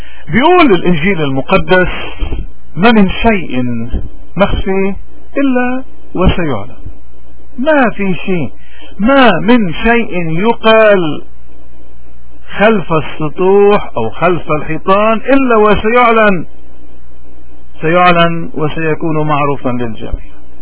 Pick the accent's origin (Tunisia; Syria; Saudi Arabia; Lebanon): Lebanon; إذا نحن اليوم ورحين كلبنانيين كمواطنين من أي فئة كنا